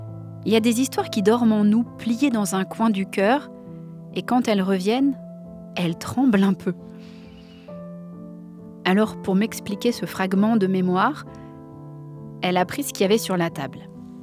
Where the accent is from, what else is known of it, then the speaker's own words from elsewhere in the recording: Normandy, France; Moi, j'ai grandi en Normandie, dans un village avec un grand château juste à côté de chez ma grand-mère.